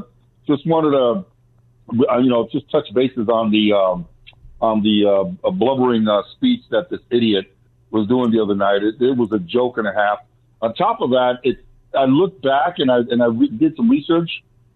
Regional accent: Cuba; now in United States; My family and I came from Cuba. And I'm full-blooded Cuban. I love this country.

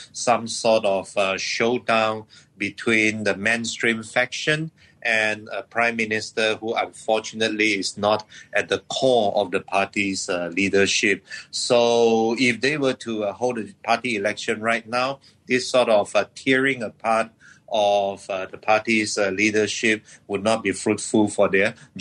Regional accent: Sabah, Malaysia; my home state of Sabah

